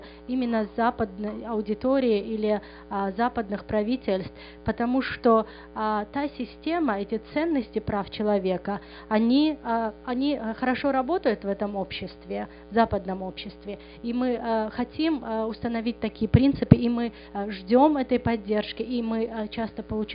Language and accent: Russian; Uzbekistan; Russian is a second language; Я думаю, что Турция очень близка нам. Мы действительно узбеки и турки. Это одна нация. Мы говорим на одном языке.